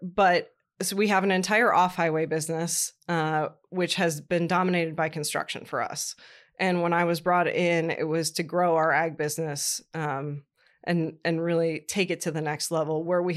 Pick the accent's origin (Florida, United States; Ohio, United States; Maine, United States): Ohio, United States; Columbus; but I was raised in Columbus, Ohio. I joke that I was a Buckeye by birth and a Boilermaker by choice.